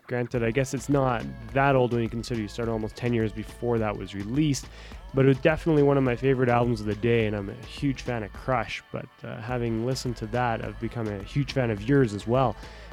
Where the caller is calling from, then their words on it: Calgary, Alberta, Canada; I'm actually calling from our head office here in Calgary, Alberta.